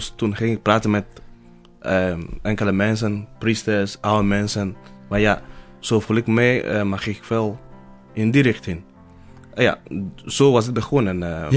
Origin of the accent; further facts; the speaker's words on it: Sokode, Volta, Ghana; Dutch is a second language; now in Netherlands; Nou, ik kom uit een heel klein dorpje dat Sokode heette. Sokode. En wel een klein dorpje van een paar duizend mensen. Volgens mij 4000 mensen ongeveer. Ja, daar kom ik vandaan. Dat is ten zuiden van Ghana.